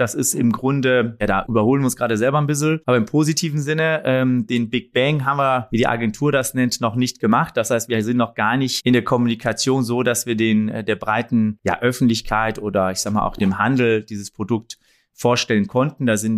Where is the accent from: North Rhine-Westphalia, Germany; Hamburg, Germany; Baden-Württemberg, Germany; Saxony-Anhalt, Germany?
North Rhine-Westphalia, Germany; Rheine; also born or lived in Tehran, Iran; now in Düsseldorf, Germany; geboren in Iran, in Teheran, vor mehr als 46 Jahren und aufgewachsen im Münsterland, bei Münster in der kleinen, schönen Stadt Rheine und wohnhaft aktuell im Großraum Düsseldorf.